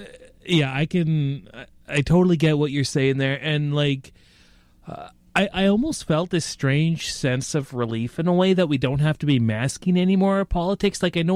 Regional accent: Canada; And we're fucking Canadian. Well, there's me swearing, but we're Canadian

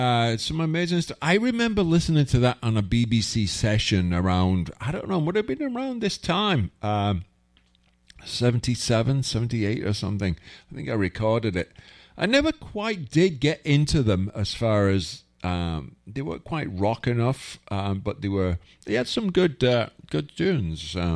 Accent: Wigan, North West England, United Kingdom; Northern Soul, which is something I grew up with back in my hometown of Wigan.

